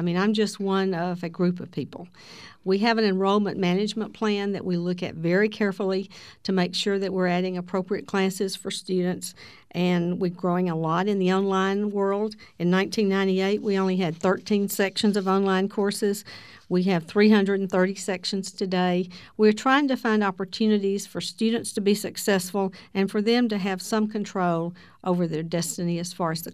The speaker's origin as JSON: {"language": "English", "town": "Farmerville", "region": "Louisiana", "country": "United States", "tie": "born or raised there", "said": "Well, I grew up in Farmerville, Louisiana. It's a small town in northern Louisiana."}